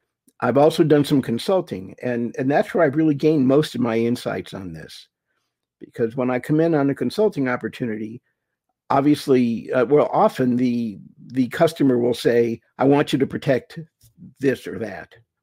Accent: Massachusetts, United States; moved away; also born or lived in Texas; I was born and raised in the Northeast, Massachusetts, moved to Texas, spent a little time with EDS actually

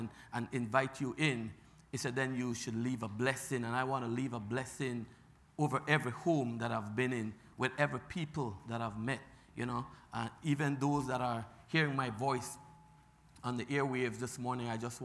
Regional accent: Belize; I'm from Belize, so Belize people tend to get crazy.

